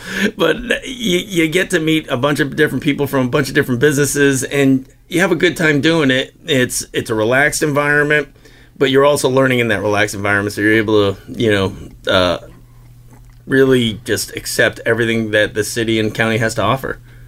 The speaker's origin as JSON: {"language": "English", "town": "Boston", "region": "Massachusetts", "country": "United States", "accent": "Boston", "said": "I did not know how strong my Boston accent is periodically, because I get volunteered to talk on radio stations."}